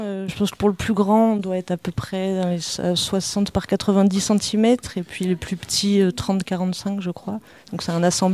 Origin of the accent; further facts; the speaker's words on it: Grenoble, Auvergne-Rhône-Alpes, France; moved away as an adult; now in Toulouse, France; moi, je viens de Grenoble à la base, donc j'y ai vécu jusqu'à mes 20 ans.